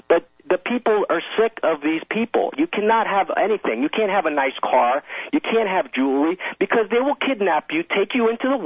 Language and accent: English; New York, United States; born there; I'm Colombian. I was born in the United States, though. I was born in New York.